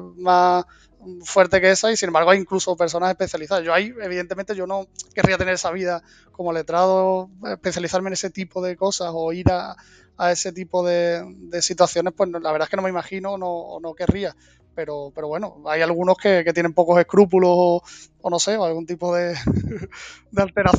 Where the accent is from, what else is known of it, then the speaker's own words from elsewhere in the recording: Cádiz, Andalusia, Spain; also born or lived in Barcelona; me vine a Cádiz porque estaba fuera, que es de donde soy, donde he vivido, aunque he estado también muchos años en Barcelona.